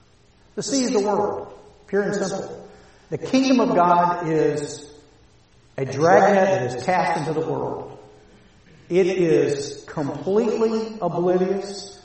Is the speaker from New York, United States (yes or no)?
no; Florida, United States; I grew up in North Florida. We had a lot of net fishing up there.